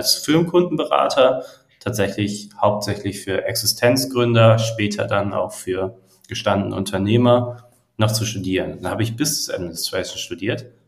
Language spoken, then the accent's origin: German; Bremen, Germany; also born or lived in Berlin; Ich bin nämlich tatsächlich gebürtiger Bremer. Das ist wahr. Ich bin jetzt wieder zurück in meine Heimatstadt. Ich bin dann aber nach Berlin gezogen